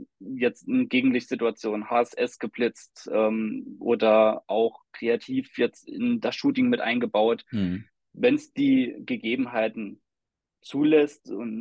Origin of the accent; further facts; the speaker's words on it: Saarland, Germany; Ich komme aus dem Saarland und bin der Hochzeitsfotograf von Loschhoffs Hochzeitsfotografie. Bin jetzt aktuell 32 Jahre alt.